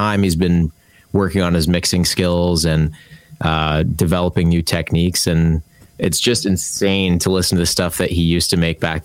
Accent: Markham, Ontario, Canada; now in Toronto, Canada; And I grew up actually in the suburbs of Markham.

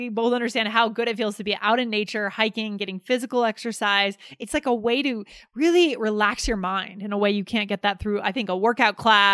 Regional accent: East Coast, United States; it's so different from what I'm used to from the East Coast.

